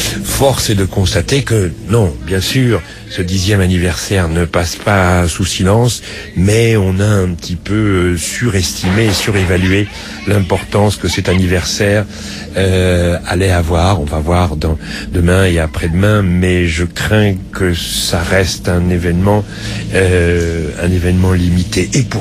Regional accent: France

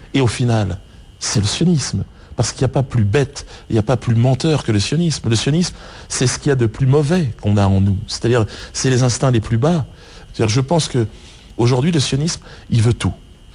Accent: France; Je suis français, d'origine camerounaise.

